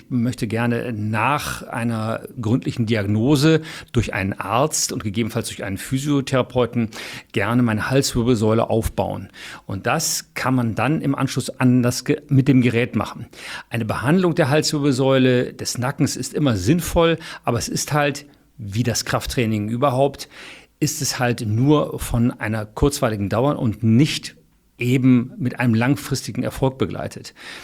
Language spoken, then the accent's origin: German; Cologne, North Rhine-Westphalia, Germany; Ich als Kölner kenne die schon aus Studientagen.